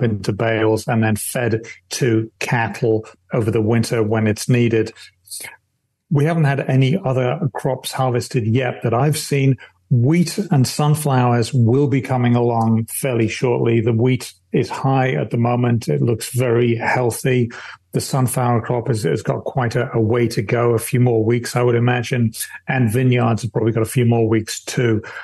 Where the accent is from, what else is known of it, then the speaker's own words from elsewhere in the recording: England, United Kingdom; accent: English; I have bad French when I speak it with my English accent, and Americans will be doing the same.